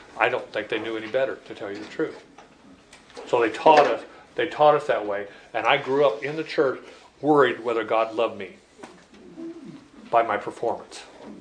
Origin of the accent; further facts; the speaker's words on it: Chandler, Arizona, United States; I grew up in Chandler and I had some Roman Catholic friends